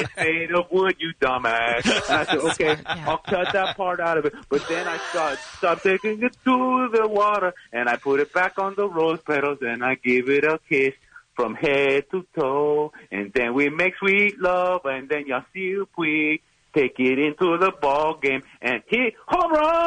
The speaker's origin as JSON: {"language": "English", "country": "Cuba", "tie": "born or raised there", "lives_now": "United States", "said": "Have I ever mentioned that growing up in Castro's Cuba was not fun?"}